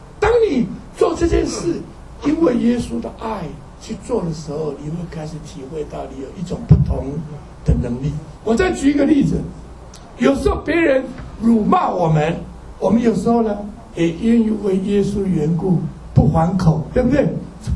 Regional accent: Taiwan; 我记得我刚结婚的时候，我是台湾人，我太太师母是上海人。

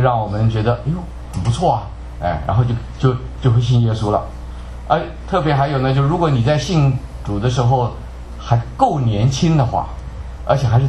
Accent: China; 叫做就是有点像我们中国人讲的无事不登三宝殿啊

